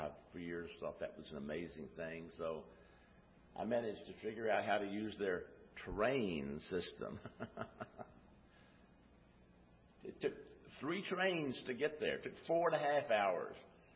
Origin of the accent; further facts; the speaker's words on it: Texas, United States; I may be a bit of a disappointment as a Texan without the hat, without the boots and all